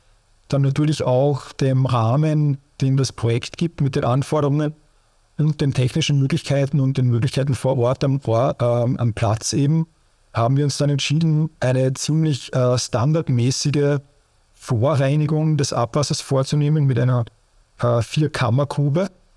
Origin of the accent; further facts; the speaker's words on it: Austria; so wie es eben halt beim Großteil oder fast ausschließlich der Fall ist bei uns in Österreich